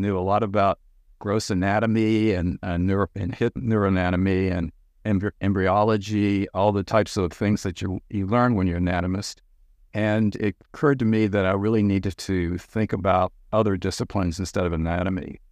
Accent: Richmond, Virginia, United States; I grew up in Richmond, Virginia, and my lifelong passion was to become an architect.

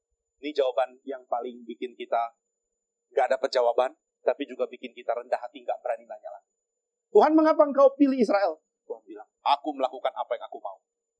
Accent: North Sumatra, Indonesia; Saya orang Batak. Nenek moyangku orang Batak.

